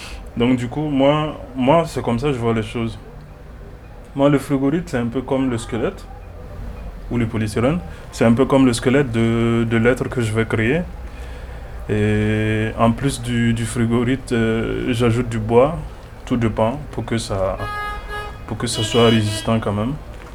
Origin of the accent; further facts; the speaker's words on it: Ouagadougou, Centre, Burkina Faso; Même chez moi à Ouaga, il n'y a pas plusieurs points où je peux trouver.